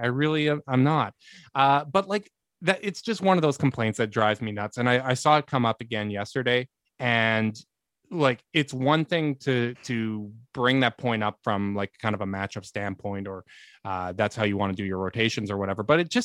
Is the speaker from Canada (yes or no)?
yes; Canada; because I'm Canadian and that's what I do.